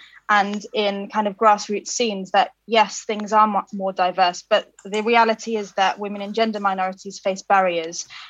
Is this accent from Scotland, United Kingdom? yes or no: no; Norwich, East of England, United Kingdom; I grew up in Norwich, which is very disconnected from the traditional music industry.